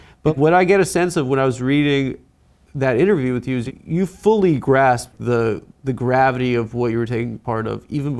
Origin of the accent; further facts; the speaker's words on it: Las Vegas, Nevada, United States; When I was growing up, I grew up in Vegas.